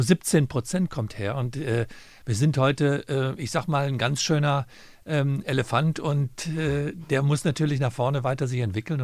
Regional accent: Solingen, North Rhine-Westphalia, Germany; Aber das habe ich in meiner Heimatstadt Solingen gefeiert.

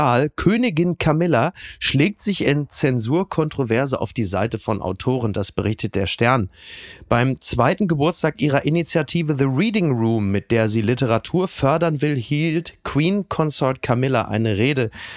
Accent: North Rhine-Westphalia, Germany; Und ich komme ja aus dem Ruhrgebiet.

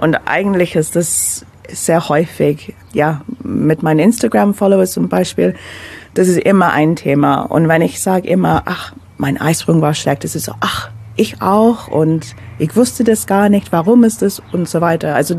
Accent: London, United Kingdom; German is a second language; now in Ulm, Germany; Ich bin Londoner, also ich komme aus London, habe seit 7 Jahren in Deutschland, also Ulm/Neu-Ulm gewohnt.

